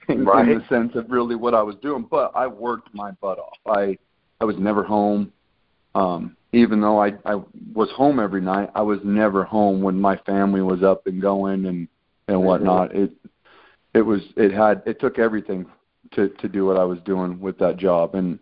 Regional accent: Idaho, United States; if I were to move back to my home state of Idaho, I would actually have more opportunity to continue to do what I'm doing.

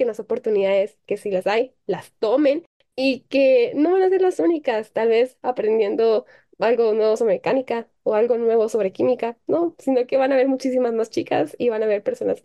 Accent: Guatemala; que no se olvide que ella es guatemalteca, no se olvide del esfuerzo de sus papás por apoyarla

